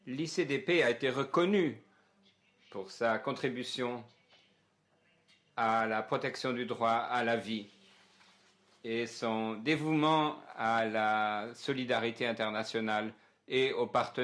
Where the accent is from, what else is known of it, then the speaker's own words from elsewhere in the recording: South Africa; Par exemple, je viens d'Afrique du Sud.